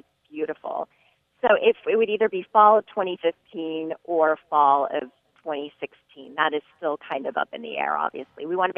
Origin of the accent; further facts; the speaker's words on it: Warren, Ohio, United States; I'm from Northeast Ohio, a little town called Warren.